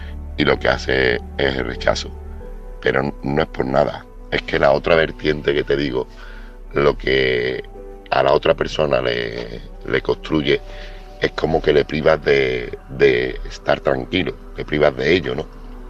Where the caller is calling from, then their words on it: Seville, Andalusia, Spain; corresponsal de Sevilla